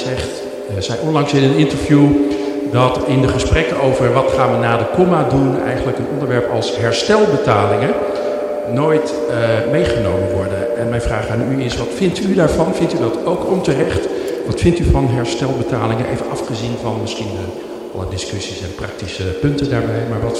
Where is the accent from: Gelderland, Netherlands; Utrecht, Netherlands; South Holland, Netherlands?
South Holland, Netherlands; Delft; Ik ben journalist uit Delft.